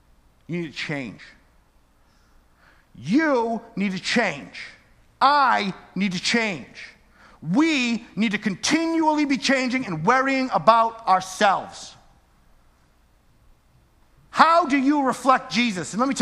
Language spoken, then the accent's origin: English; New England, United States; I'm from New England.